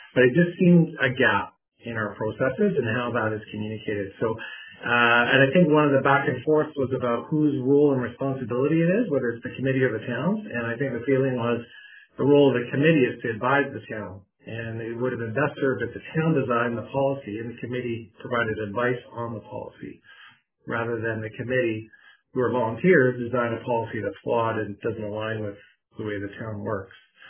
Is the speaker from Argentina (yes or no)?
no; Qualicum Beach, British Columbia, Canada; So talking about my hometown, I'm very attached and have a lot of love for our community